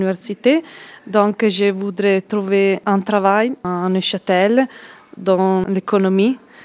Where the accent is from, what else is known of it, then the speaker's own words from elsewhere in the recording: Italy; French is a second language; moved away as an adult; je viens d'Italie, j'ai 25 ans. Je suis venue avec mon fiancé parce qu'il travaille ici.